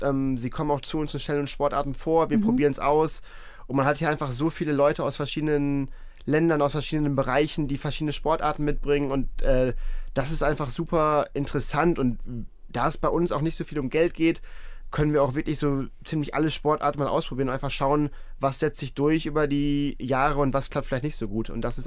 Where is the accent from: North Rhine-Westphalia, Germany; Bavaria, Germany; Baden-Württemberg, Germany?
North Rhine-Westphalia, Germany; Dortmund; Und also ich bin gebürtiger Dortmunder und habe dann für 3 Jahre hier bei einem großen Breitensportverein in Dortmund als Projektmanager gearbeitet.